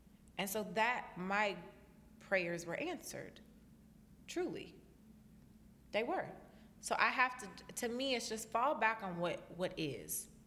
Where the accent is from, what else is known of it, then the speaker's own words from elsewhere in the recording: Oakland, California, United States; I'm from Oakland.